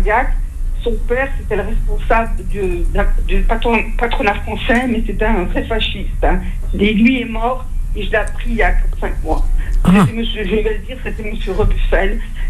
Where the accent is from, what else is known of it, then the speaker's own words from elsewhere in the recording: Saint-Étienne, Auvergne-Rhône-Alpes, France; now in Paris, France; C'est à Saint-Étienne, je suis stéphanoise, je tiens à Saint-Étienne, à ma campagne.